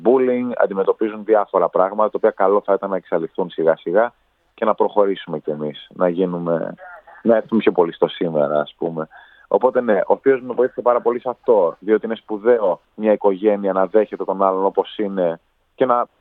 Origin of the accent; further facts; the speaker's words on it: Ionian Islands, Greece; born there; Και εγώ γεννήθηκα στην Κεφαλονιά.